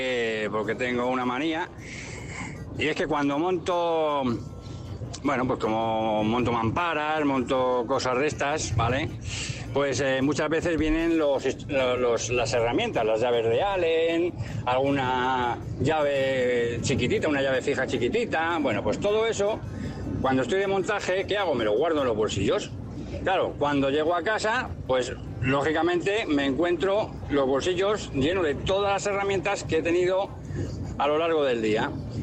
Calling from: Madrid, Community of Madrid, Spain; de Madrid.

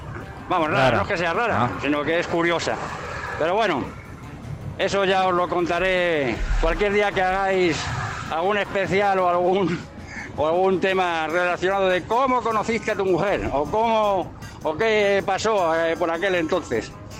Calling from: Madrid, Community of Madrid, Spain; de Madrid.

